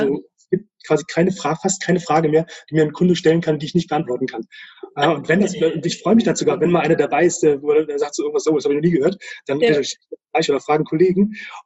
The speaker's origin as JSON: {"language": "German", "town": "Bad Hersfeld", "region": "Hesse", "country": "Germany", "lives_now": "Munich, Germany", "said": "Bad Hersfeld. Das ist in der Nähe von Fulda."}